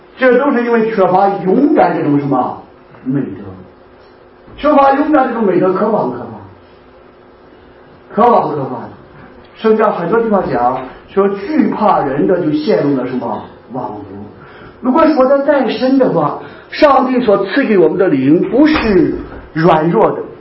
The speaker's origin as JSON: {"language": "Chinese", "country": "China", "said": "我们中国人特别是我们大陆来的，"}